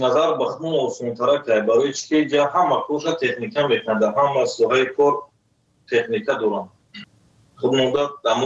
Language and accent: Persian; Tajikistan; moved away as an adult; now in South Korea; سال 2015 از تاجیکستان آمدم.